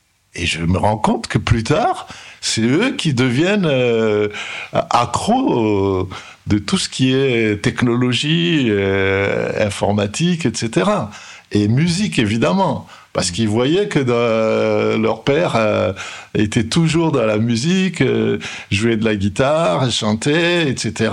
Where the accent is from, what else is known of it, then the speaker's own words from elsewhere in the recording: Madagascar; now in France; j'ai quitté Madagascar et je suis au départ allé en Angleterre. Et ça, j'ai trouvé que c'était un peu dur. Je suis revenu sur la France et je suis resté en France. Et ben, ça fait maintenant 40 ans